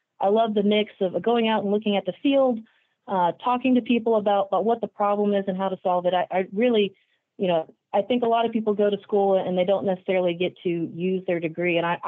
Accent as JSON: {"language": "English", "town": "Summerville", "region": "South Carolina", "country": "United States", "tie": "born or raised there", "lives_now": "Atlanta, United States", "said": "I grew up just outside of Charleston, South Carolina, for those who know the area, Somerville. Went to college at Clemson University there in South Carolina, got my first job, moved to Atlanta"}